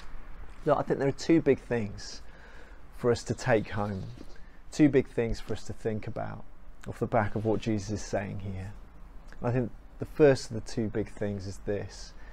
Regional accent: Cardiff, Wales, United Kingdom; I remember growing up in Wales, in Cardiff

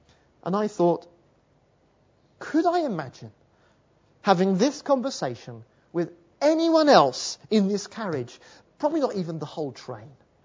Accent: United Kingdom; Now, being British, this confronted me with a terrible dilemma.

